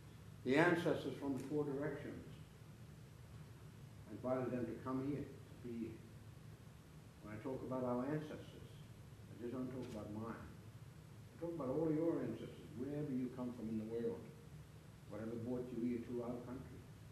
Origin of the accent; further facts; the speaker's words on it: Raukkan, South Australia, Australia; I was born down on Lake Alexandrina, on Raukan. I lived there. I went to school there. I grew up to nearly a teenager, and then we had to move. We had to move to another community.